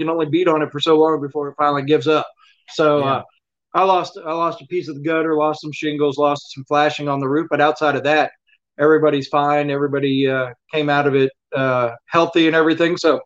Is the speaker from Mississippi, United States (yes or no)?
yes; Biloxi, Mississippi, United States; I was pretty much raised in Biloxi. I wasn't born in Biloxi, but I was raised in Biloxi. Went through Hurricane Elena, Hurricane George, Hurricane whatever, Hurricane Katrina.